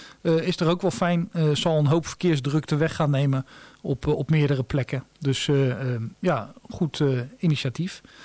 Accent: Netherlands; Want ja, om een of andere reden, wij zijn Nederlanders en dan zoeken we het water op met mooi weer.

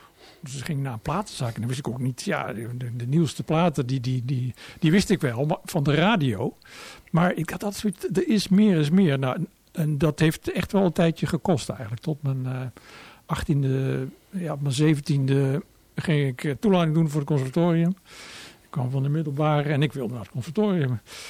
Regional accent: Gorinchem, South Holland, Netherlands; ging ik dan op gitaarles in Gorinchem, waar ik opgroeide in die tijd.

